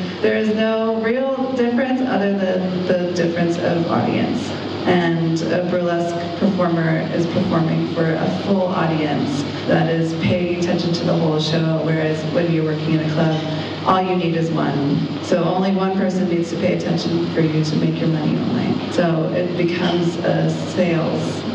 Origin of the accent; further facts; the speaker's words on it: United States; I find it more politically charged to be naked as an American.